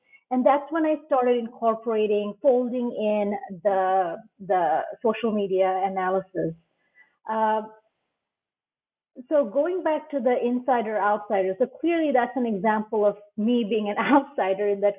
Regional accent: Bangladesh; So I am Bangladeshi, but I wasn't, I'm not originally from Los Angeles.

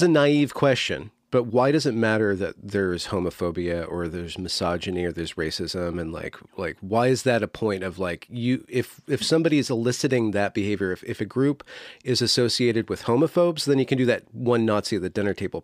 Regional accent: United States; So there's like these class dynamics that, as an American, like I'm aware of, but not really privy to.

